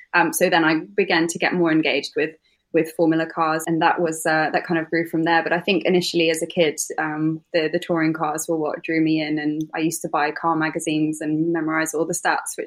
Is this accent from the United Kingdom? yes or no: yes; East Midlands, United Kingdom; weirdly growing up near Silverstone, I think I would still say that Brands Hatch is my favourite British circuit.